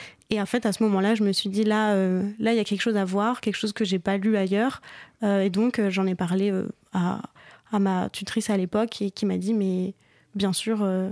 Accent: Bourgogne-Franche-Comté, France; Moi, à la base, je viens donc de Bourgogne

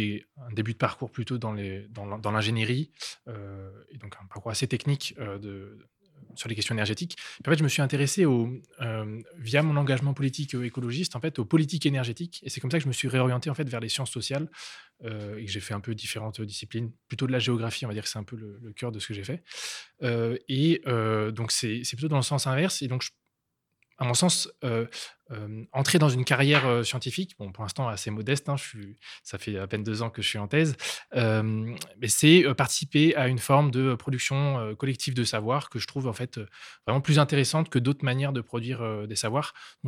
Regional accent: France; now in Switzerland; Je suis français, mais je travaille en Suisse maintenant

